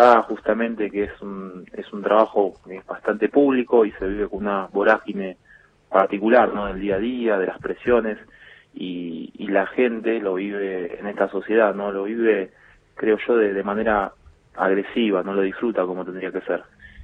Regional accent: Quilmes, Buenos Aires Province, Argentina; yo soy acá de Quilmes, viví toda la vida acá

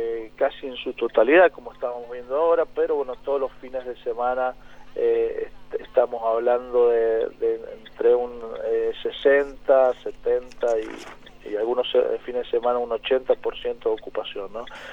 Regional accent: San Juan, Argentina; hoy los sanjuaninos están optando por esta modalidad, que somos privilegiados los sanjuaninos en esta apertura del turismo interno

